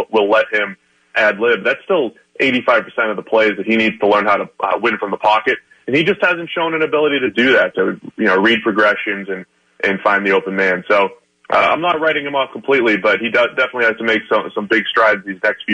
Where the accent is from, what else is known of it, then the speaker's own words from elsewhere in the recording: New England, United States; I grew up in New England. I had a lot of friends that loved the 49ers because the Patriots were terrible at that time.